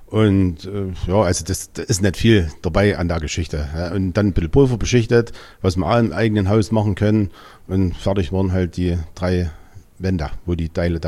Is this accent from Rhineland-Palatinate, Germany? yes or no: no; Bernsbach, Saxony, Germany; Das tue ich ja in meinem Heimatort, in Bernsbach, da läuft das genauso.